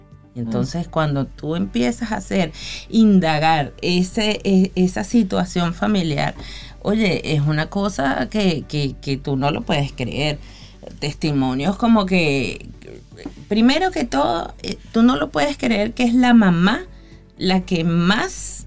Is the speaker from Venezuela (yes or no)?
yes; Venezuela; Yo soy de Venezuela, por eso digo que...